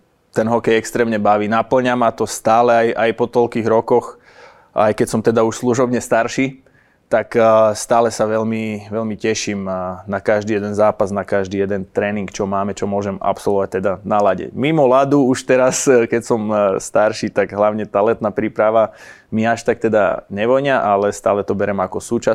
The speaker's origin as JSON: {"language": "Slovak", "town": "Gelnica", "region": "Košice Region", "country": "Slovakia", "tie": "born or raised there", "said": "Ja som rodak z Gelnice. Na východe Slovenska."}